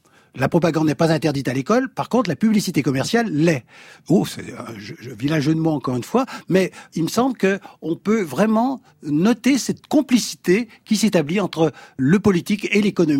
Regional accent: Auvergne-Rhône-Alpes, France; Je suis originaire d'Auvergne.

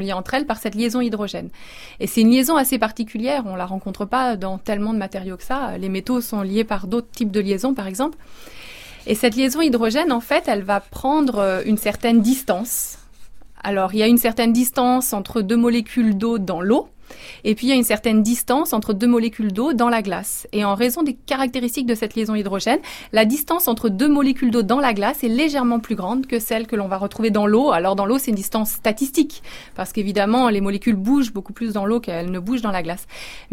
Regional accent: Auvergne-Rhône-Alpes, France; Oui, je suis originaire de la Chartreuse, donc pas loin de Grenoble.

